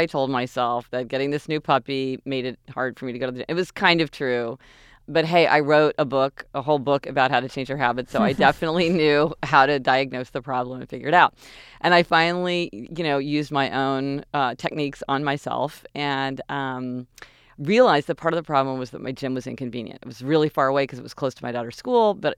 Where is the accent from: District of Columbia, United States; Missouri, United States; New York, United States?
Missouri, United States; Kansas City; we're spoiled growing up in Kansas City. You know, everything was close.